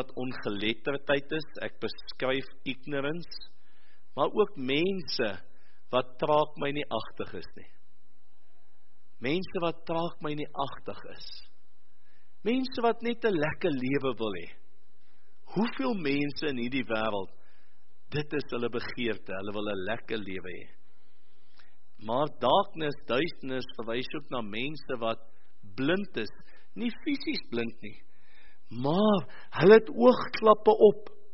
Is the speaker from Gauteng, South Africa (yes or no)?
no; Western Cape, South Africa; accent: Cape dialect; Dis amper soos my dialek. My dialek kom uit die Kaap uit.